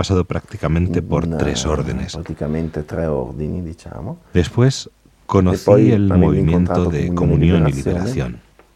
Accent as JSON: {"language": "Spanish", "town": "Salsomaggiore Terme", "region": "Emilia-Romagna", "country": "Italy", "said": "Soy de Salsomaggiore Terme Taviano, que se encuentra en la provincia de Parma, en el norte de Italia."}